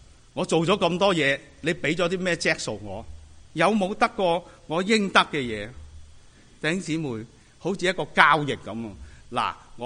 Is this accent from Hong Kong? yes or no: yes; Hong Kong; 我哋喺香港嚟嘅人都會知啦